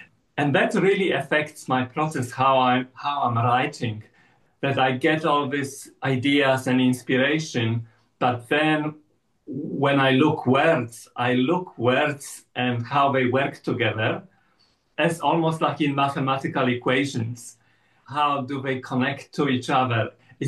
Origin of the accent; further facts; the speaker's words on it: Poland; moved away as an adult; now in Melbourne, Australia; Well, I'm originally from Poland, and I finished the master's degree in logic. And then when I came and migrated to Australia, I got involved in IT.